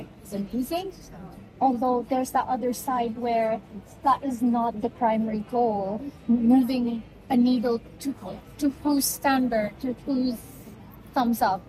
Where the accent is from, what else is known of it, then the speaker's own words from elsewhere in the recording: Philippines; Oh, I shouldn't talk about me being Filipino or white people.